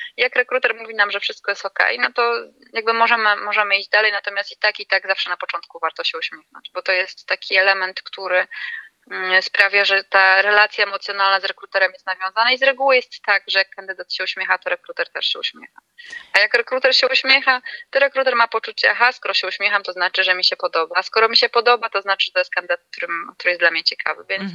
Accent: Gdańsk, Pomeranian Voivodeship, Poland; ja jestem z Gdańska

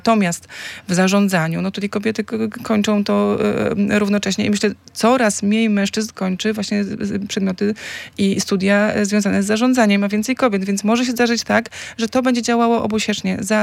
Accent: Grudziądz, Kuyavian-Pomeranian Voivodeship, Poland; Ja pochodzę z mniejszego miasta, bo z Grudziądza, gdzie wówczas było 100 tysięcy osób, dzisiaj już jest około 75 tysięcy mieszkańców.

